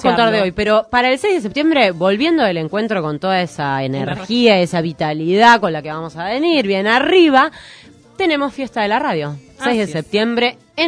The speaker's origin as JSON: {"language": "Spanish", "town": "Haedo", "region": "Buenos Aires Province", "country": "Argentina", "tie": "born or raised there", "said": "no me digas porque yo soy oriundo de Aedo"}